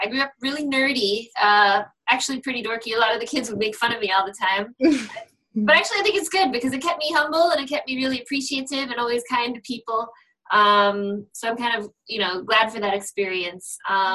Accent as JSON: {"language": "English", "region": "New York", "country": "United States", "tie": "born there", "also_born_or_lived": "Richmond, Virginia", "said": "Sure. Yeah, I was born in New York, spent a little bit of time there, and then I moved to Richmond, Virginia."}